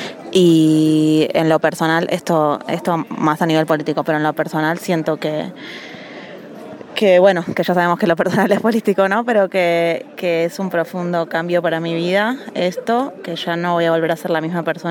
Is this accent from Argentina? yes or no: yes; Argentina; soy una fotoperiodista argentina.